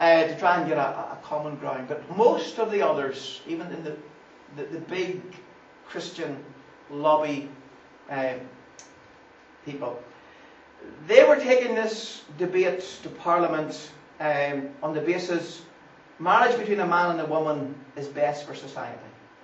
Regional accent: Northern Ireland, United Kingdom; I'm from Northern Ireland. I don't know if my English is all that good. We speak a little bit different over here.

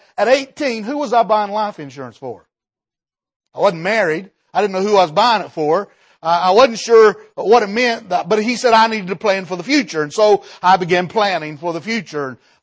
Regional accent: Bengal Holler, West Virginia, United States; I'm from Bengal Holler, went to Man High School, and I married my high school sweetheart 35 years ago.

